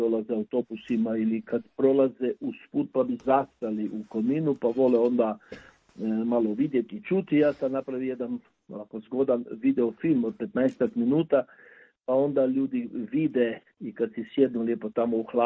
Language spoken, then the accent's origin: Croatian; Croatia; accent: Kajkavian; pjevaju se sve, strogo, dakle, kajkavske popetke crkvene i misa na kajkavskom jeziku, dakle, na našem dijalektu.